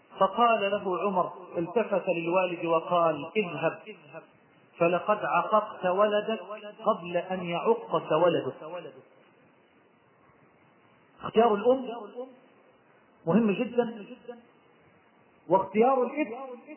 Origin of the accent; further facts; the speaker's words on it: Egypt; بلدنا مصر